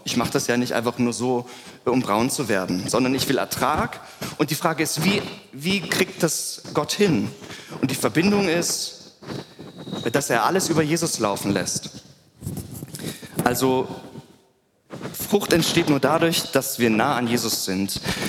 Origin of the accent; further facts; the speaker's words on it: Germany; wir sind Deutsche